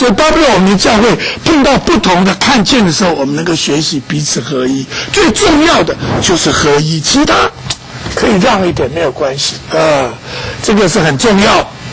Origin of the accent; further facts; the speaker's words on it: Taiwan; 我是从台湾来的啊。